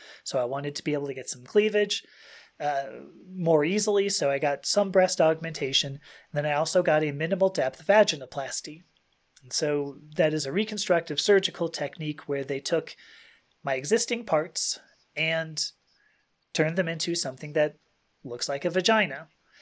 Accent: Los Angeles, California, United States; I'm from California. I grew up in LA.

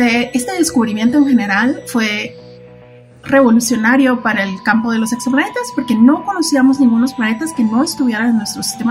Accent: Mexico; siendo mexicana, no conseguía ningún trabajo porque toda la energía en Francia, o la gran mayoría, es energía nuclear. Y como mexicana no me daban trabajo en nada que tuviera que ver con energía

